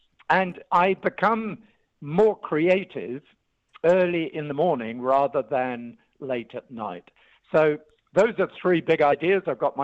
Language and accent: English; England, United Kingdom; moved away as an adult; now in Australia; I came from England originally, but I was asked to come to Australia just for 2 years in 1990. And here we are 33 years later.